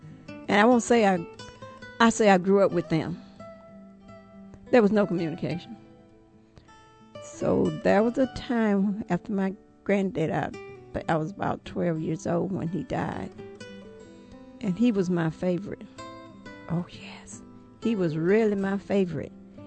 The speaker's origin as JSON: {"language": "English", "town": "Seals", "region": "Alabama", "country": "United States", "tie": "born or raised there", "said": "I was born in Seals, Alabama. From there, we was on the farm. I don't know where that was, but it was in deep part of Alabama."}